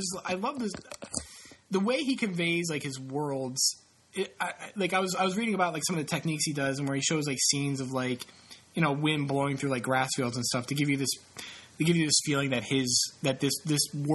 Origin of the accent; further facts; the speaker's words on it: Poland; When I grew up in Poland, it was just like that.